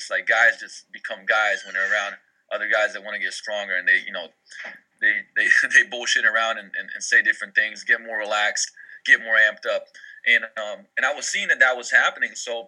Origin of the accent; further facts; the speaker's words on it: Slovenia; moved away as an adult; also born or lived in London; now in Seattle, United States; I own a facility out here in Seattle. I'm actually originally from Slovenia in Europe, and grew up there, traveled a lot, lived in London for a while